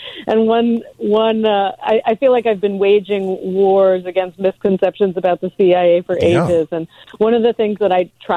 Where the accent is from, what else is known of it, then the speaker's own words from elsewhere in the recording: Washington, District of Columbia, United States; I grew up in Washington, D.C.